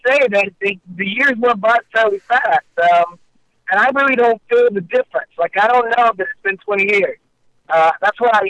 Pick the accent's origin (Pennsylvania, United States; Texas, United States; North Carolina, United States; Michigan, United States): Michigan, United States; Detroit; it really did make people in my hometown in Detroit very proud.